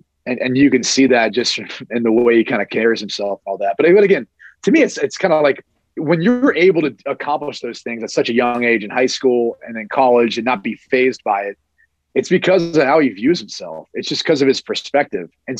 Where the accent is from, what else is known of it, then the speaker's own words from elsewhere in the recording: Columbus, Ohio, United States; Obviously, I'm from Columbus, and that was never a concern.